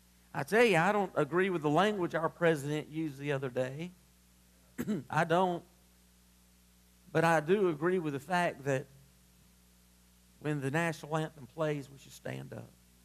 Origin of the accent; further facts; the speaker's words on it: United States; I'm an American, and I love America.